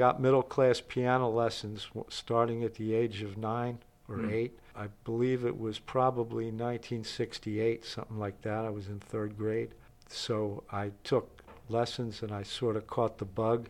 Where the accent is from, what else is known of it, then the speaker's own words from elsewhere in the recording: Ewing, New Jersey, United States; I grew up in Ewing, a suburb right outside of Trenton.